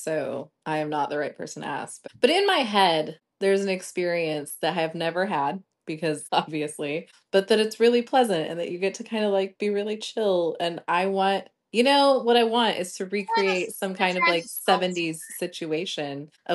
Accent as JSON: {"language": "English", "region": "Colorado", "country": "United States", "said": "I'm from Colorado. I lived there for a long time."}